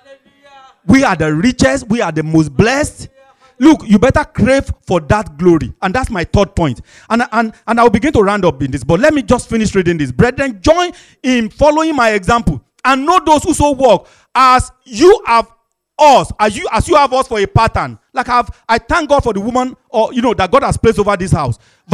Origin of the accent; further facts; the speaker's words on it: Nigeria; now in United Kingdom; I was a Nigerian, and I'm still a Nigerian. Amen. And now I'm a British.